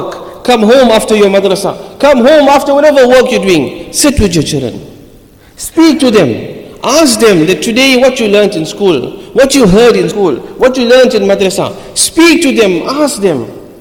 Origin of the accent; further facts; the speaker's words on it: Isipingo, KwaZulu-Natal, South Africa; We come from Isipingo. Few areas very close to Isipingo.